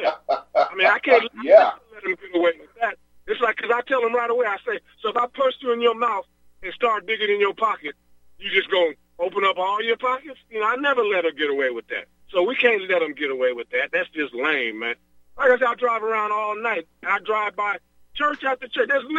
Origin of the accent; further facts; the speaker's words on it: Alabama, United States; Remember, I'm a child of the 60s, and I saw Martin Luther King. I'm from Alabama.